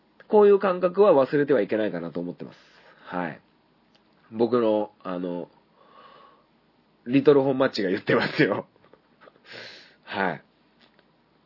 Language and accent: Japanese; Sanjo, Niigata, Japan; 同じね、三条市のね、出身なんですよ、皆さん。